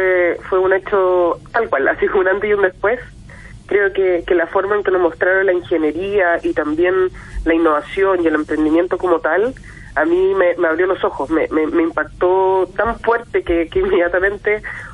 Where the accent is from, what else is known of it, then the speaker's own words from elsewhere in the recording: Chile; los innovadores chilenos somos resilientes, que somos importantes